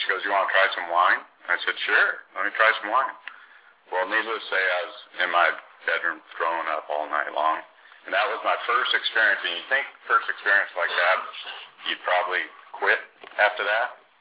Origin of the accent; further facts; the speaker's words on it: California, United States; I grew up in Southern California, relocated to many places in Southern California, half Mexican, half Irish